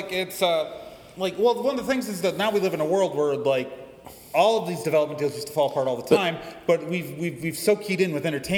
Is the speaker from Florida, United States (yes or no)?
no; Milwaukee, Wisconsin, United States; because he's from Milwaukee, and I'm from Milwaukee, and I grew up listening to the Dead Alewives tapes.